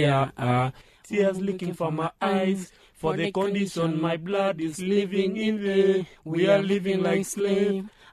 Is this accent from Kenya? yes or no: yes; Kakuma, Turkana County, Kenya; born there; I was born in Kakuma.